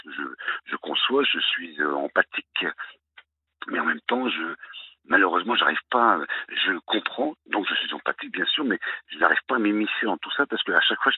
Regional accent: Avranches, Normandy, France; je suis d'Avranches, Avranches, donc près du Mont-Saint-Michel

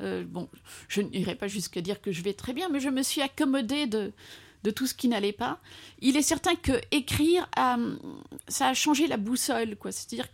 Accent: Belgium; je rappelle à toute occasion que je suis belge

